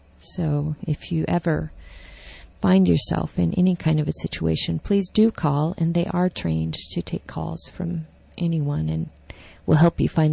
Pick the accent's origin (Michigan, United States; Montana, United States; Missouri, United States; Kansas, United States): Montana, United States; moved away as an adult; also born or lived in Seattle / Japan; now in San Francisco, United States; I grew up in Montana, and then I had moved to Seattle. And then from Seattle, I went to Osaka and Kyoto.